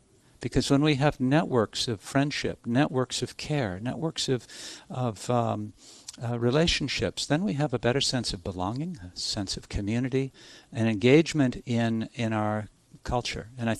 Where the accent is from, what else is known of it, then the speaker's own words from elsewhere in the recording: Minnesota, United States; And I think in this climate and the climate that I grew up in Minnesota, you know, we want the cars closer to our house.